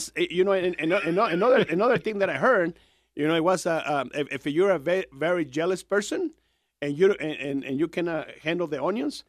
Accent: León, Guanajuato, Mexico; also born or lived in Michoacán; now in Reno, United States; I born in Michoacán, Mexico, raised in León, Guanajuato, Mexico, and became a bad boy in Reno, Nevada.

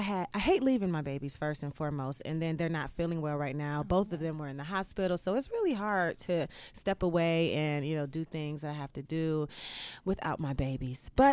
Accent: Decatur, Georgia, United States; also born or lived in Detroit, United States; Even though I was born in Detroit, but I was only there for like the first 5 years of my life, and then I moved to Atlanta. So I claim ATL Decatur all day.

